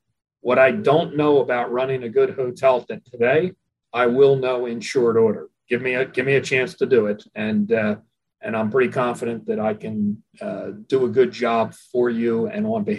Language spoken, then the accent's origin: English; Atlantic City, New Jersey, United States; I grew up on the beach in Atlantic City.